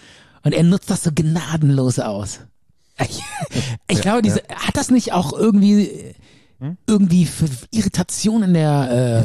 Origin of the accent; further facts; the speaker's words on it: Rhineland, Germany; als Rheinländer, ne?